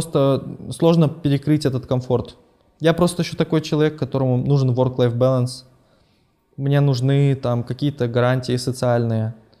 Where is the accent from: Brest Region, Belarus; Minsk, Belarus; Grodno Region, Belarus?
Minsk, Belarus; moved away as an adult; Я же говорю, грубо говоря, я и прошел из Минска. Для них мой ВНЖ из-за того, что я сильно мало прожил, не значит ничего. Ничего не упрощает обычный парень из Беларуси.